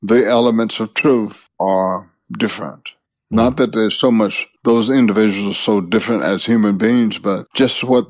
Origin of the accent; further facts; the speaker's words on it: the South, United States; just growing up in the South especially, reading the Bible very with intent